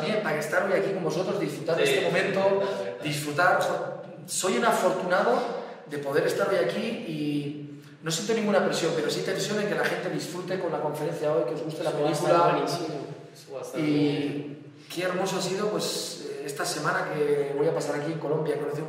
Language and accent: Spanish; Basque Country, Spain; yo me siento vasco y me tira muchísimo.